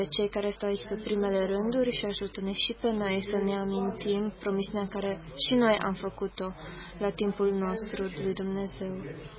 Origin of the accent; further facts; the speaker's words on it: Ludwigshafen, Rhineland-Palatinate, Germany; now in Canada; Provin din adunarea din Ludwigshafen, din Germania. Acolo am crescut. Anul trecut m-am mutat în Canada